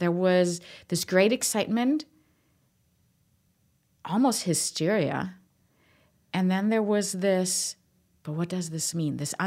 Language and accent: English; Germany; English is a second language; grew up with allies having occupancy of western Germany. So I grew up in the British sector of Germany.